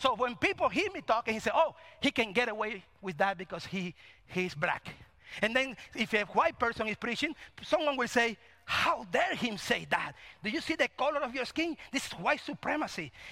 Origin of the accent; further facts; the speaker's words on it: Cuba; But I come from Cuba, church.